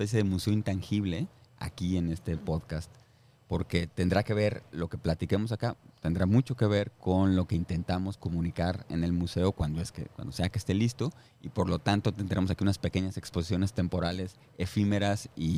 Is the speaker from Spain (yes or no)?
no; Mexico